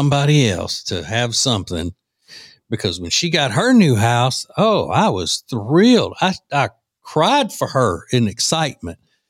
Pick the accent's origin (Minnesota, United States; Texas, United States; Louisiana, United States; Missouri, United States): Louisiana, United States; Yeah, you know, my home state of Louisiana is a pretty big sugar producer.